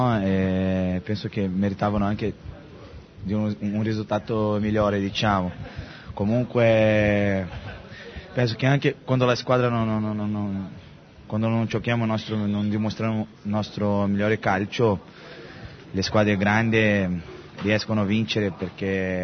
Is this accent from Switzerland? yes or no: no; Brazil; Italian is a second language; now in Italy; Parto via Lisbona a Rio. Non vedo l'ora, ho una nostalgia incredibile nel mio paese.